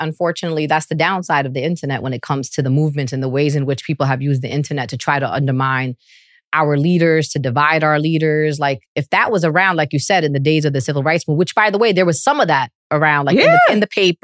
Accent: Brooklyn, New York, United States; Well, first of all, I came from Brooklyn, just so we're clear.

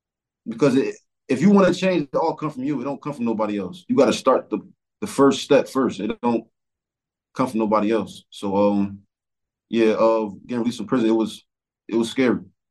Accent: New Jersey, United States; I'm 25 years old. I'm from New Jersey Central, to be exact.

